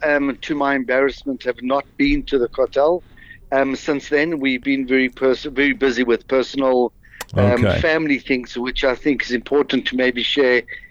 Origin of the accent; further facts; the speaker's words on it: Johannesburg, Gauteng, South Africa; as a South African, I remember as a young boy spending time in the Joburg General Hospital.